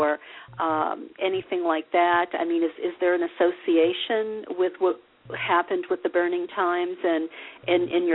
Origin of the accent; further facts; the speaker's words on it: New Orleans, Louisiana, United States; I mean, I'm from New Orleans, and Mardi Gras has pagan roots